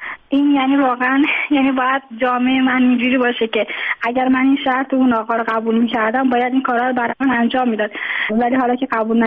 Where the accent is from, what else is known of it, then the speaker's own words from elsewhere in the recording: Tehran, Tehran Province, Iran; born there; now in Mashhad, Iran; من من خودم متولد تهرانم، اینجا به دلایل ازدواج کردم اومدم اینجا، حالا موندگار شدم دیگه توان بازگشت نداشتم. اینجا مثلا مذهبیه